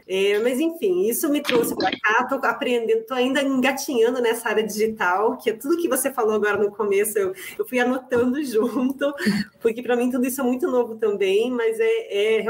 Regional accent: Brazil; moved away as an adult; Então, sou brasileira, vim para cá faz um ano e meio apenas, bem no comecinho da pandemia.

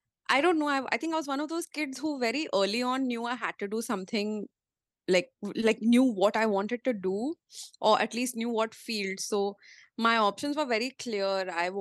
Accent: Mumbai, Maharashtra, India; I am from Bombay only, born and raised, and I'm from a mixed background. So my dad's side of the family is from UP and my mom's side of the family is from Maharashtra and the border of Karnataka and Goa.

